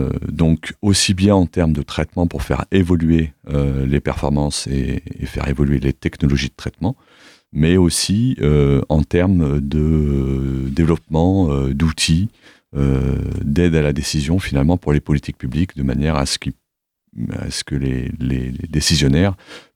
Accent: Auvergne-Rhône-Alpes, France; je suis déjà drômois d'origine, j'ai grandi dans la Drôme et je suis revenu habiter sur Cray il y a 12 ans maintenant.

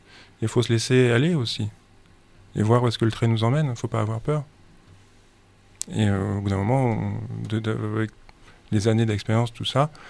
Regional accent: Provence-Alpes-Côte d'Azur, France; je viens des Hautes-Alpes, donc j'étais plus destiné à devenir garde forestier ou quelque chose comme ça

